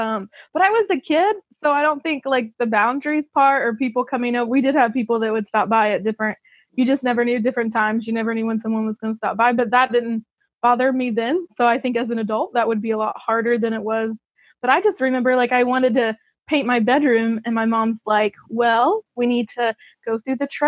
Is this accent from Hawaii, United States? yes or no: no; Indiana, United States; I grew up in Indiana